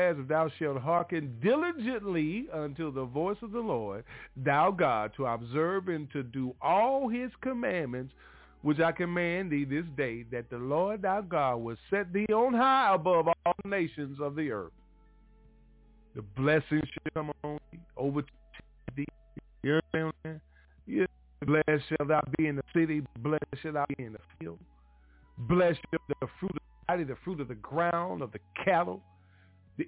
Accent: United States; born there; I was born in America, so I know the English language

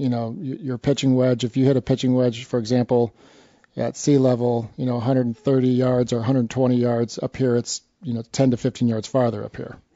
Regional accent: Scottsdale, Arizona, United States; now in Park City, United States; I came from Scottsdale, Arizona, and there's a big difference here.

